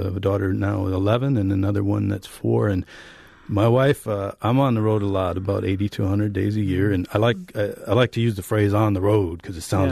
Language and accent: English; Wisconsin Rapids, Wisconsin, United States; born there